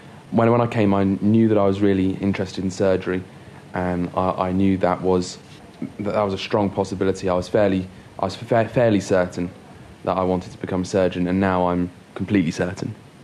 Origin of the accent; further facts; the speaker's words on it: Guernsey; I come from Guernsey. It's a small island off the coast of France, one of the Channel Islands. It's a British island.